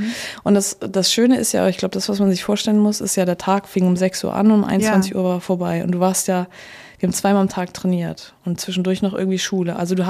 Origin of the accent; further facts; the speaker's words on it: Northern Germany, Germany; ich komme aus Norddeutschland.